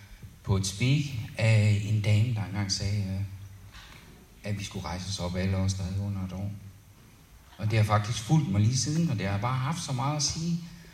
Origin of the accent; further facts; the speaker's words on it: Copenhagen, Capital Region of Denmark, Denmark; Jeg er født og opvokset i København.